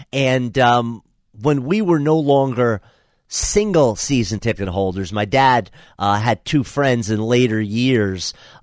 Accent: New York City, New York, United States; I could attest to the fact, as a New Yorker, the Jazz aren't really an attractive draw.

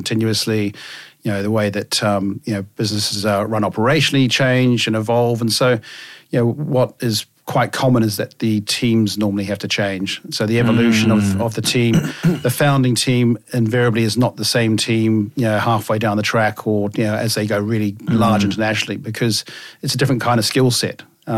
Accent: New Zealand; Being a Kiwi

